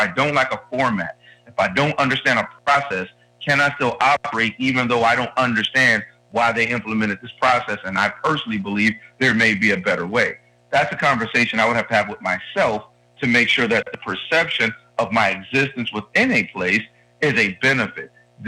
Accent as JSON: {"language": "English", "town": "Detroit", "region": "Michigan", "country": "United States", "moved": "yes", "lives_now": "Cincinnati, United States", "said": "I'm a transplant to Cincinnati. I'm originally from Detroit."}